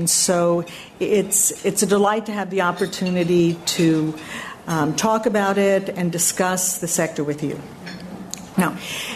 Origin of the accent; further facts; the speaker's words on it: New York, United States; born there; also born or lived in Massachusetts / Ohio / New Jersey / Washington, D.C.; now in Illinois, United States; I'm a New Yorker by birth. I've moved from Massachusetts to Ohio to New Jersey to Washington, D.C. to New York, and now to Illinois, which I consider my West Coast experience.